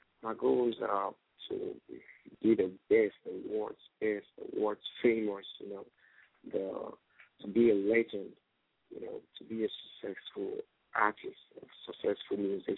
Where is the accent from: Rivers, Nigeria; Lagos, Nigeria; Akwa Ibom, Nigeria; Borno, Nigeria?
Lagos, Nigeria; Well, in West Africa, I'm from Nigeria. And in Nigeria, I'm from Lagos.